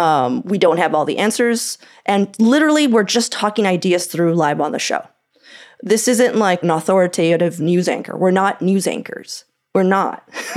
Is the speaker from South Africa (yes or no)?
no; Portland, United States; also born or lived in Pakistan / Tunisia / Guyana / Rome, Italy; now in Denmark; I was born and raised in Portland and am now in the Foreign Service, diplomat, currently living in Denmark, but also lived in Pakistan twice, Tunisia, Guyana, and Rome, which is to say that it's been years since I lived in Portland